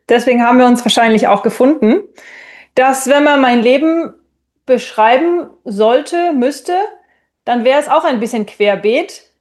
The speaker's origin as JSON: {"language": "German", "town": "Eckernförde", "region": "Schleswig-Holstein", "country": "Germany", "tie": "born there", "said": "Ich bin in Eckernförde geboren. Das ist so ein kleines, beschauliches Städtchen an der Ostseeküste, mitten in Schleswig-Holstein."}